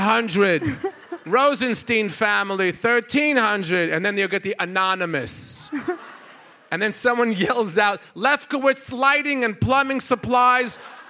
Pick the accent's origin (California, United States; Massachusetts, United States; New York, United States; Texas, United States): New York, United States; He's a Miami Jewish guy. I'm from New York.